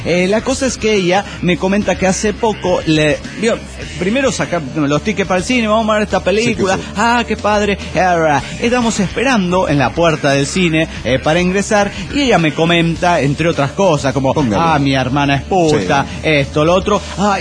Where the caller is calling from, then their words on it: Nashville, Tennessee, United States; de Nashville, Tennessee.